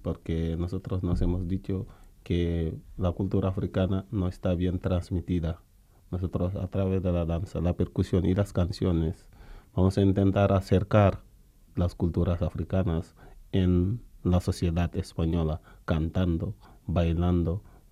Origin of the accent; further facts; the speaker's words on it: Senegal; Spanish is a second language; soy senegalés, artista griot.